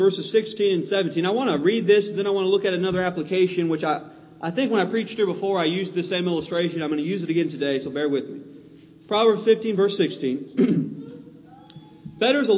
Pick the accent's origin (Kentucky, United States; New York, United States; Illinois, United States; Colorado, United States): Kentucky, United States; Louisville; You know, I'm from the big city. I'm from Louisville, and I'm used to a very fast-paced way of life.